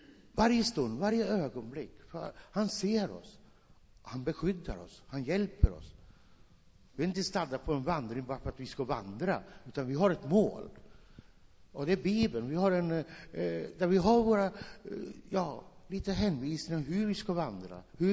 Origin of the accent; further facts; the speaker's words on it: Finland; Swedish is a second language; also born or lived in Norway; now in Sweden; För jag är inte svensk medborgare. Jag är finsk medborgare. Jag har bott i Norge.